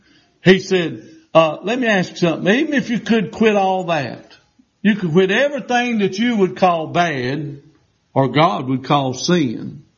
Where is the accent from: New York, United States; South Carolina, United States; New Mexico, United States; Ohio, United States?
South Carolina, United States; Lancaster; You know, I come from Lancaster. We don't have but one culture down there, redneck.